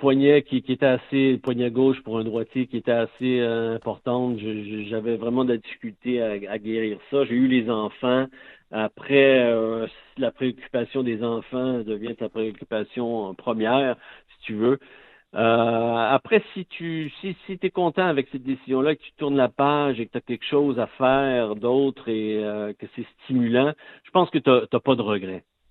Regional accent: Quebec, Canada; accent: Quebec French; je suis obligé d'essayer de me ressortir mon accent québécois

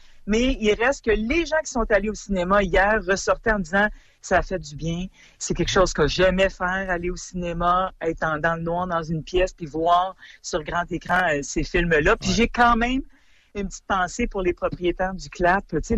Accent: Canada; par exemple à Toronto, chez nous au Canada et ailleurs

